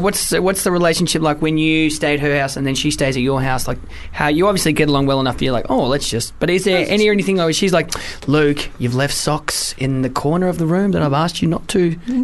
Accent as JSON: {"language": "English", "country": "United Kingdom", "accent": "Australian"}